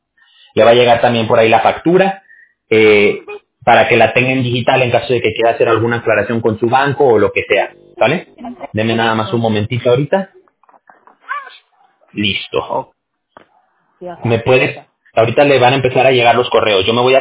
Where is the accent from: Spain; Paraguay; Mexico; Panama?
Mexico; yo soy mexicano